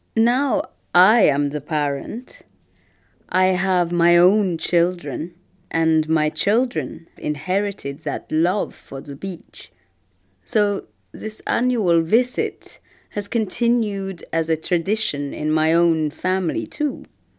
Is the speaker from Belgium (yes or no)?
yes; Belgium; I am from Belgium, and when I was a child, our holiday at the beach in Belgium was the absolute best moment of the year.